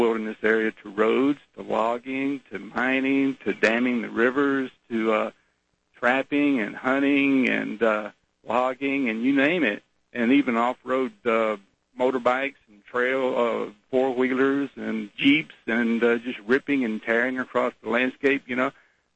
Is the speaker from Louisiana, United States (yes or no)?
yes; Louisiana, United States; moved away; You know, I came here from Louisiana, just as your guest Jim there said he came from California.